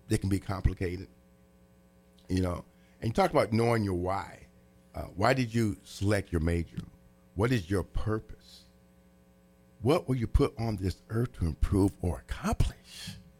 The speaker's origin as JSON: {"language": "English", "town": "Terre Haute", "region": "Indiana", "country": "United States", "tie": "born or raised there", "said": "My hometown's Terre Haute, and there's seven in my family, but my dad died when I was in the ninth grade, and I wanted to be a musician."}